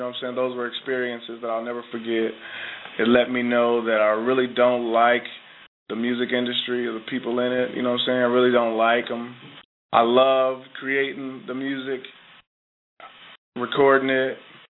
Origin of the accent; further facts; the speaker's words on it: Kansas City, Missouri, United States; A lot of shit is artificial, and we're from Kansas City, and we're real people, you know what I mean?